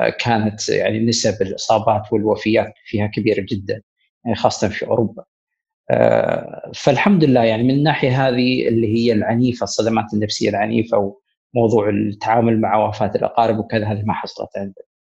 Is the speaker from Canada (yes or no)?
no; Saudi Arabia; إحنا عندنا في السعودية في ثقافة اللي هي متمركزة حول الأسرة